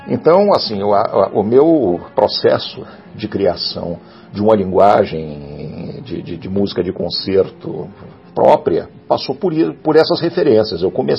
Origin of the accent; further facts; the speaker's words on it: Brazil; moved away; quando sabiam que eu vinha do Brasil, e eu comecei a sentir muita vergonha de não saber responder.